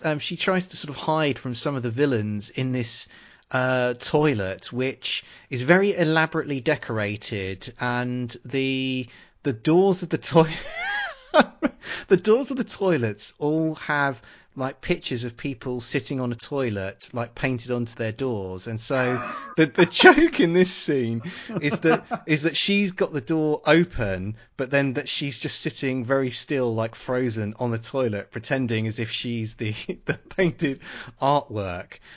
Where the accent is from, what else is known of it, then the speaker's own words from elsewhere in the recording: United Kingdom; And obviously being British, you know, toilet humour is practically our national religion here.